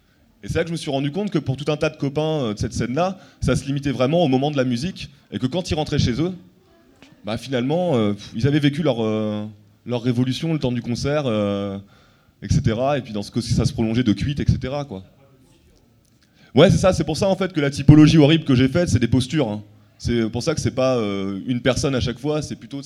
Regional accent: Caen, Normandy, France; Je viens de Caen, du coup, mais c'est quand même la maison là-bas.

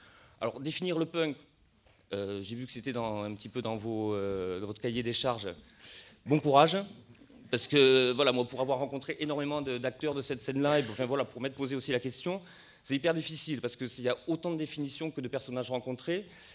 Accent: Toulouse, Occitanie, France; alors excusez mon anglais, hein, je suis de Toulouse

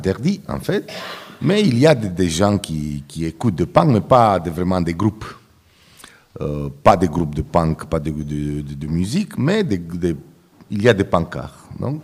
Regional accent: Craiova, Dolj, Romania; born there; French is a second language; Je suis né à Craiova.

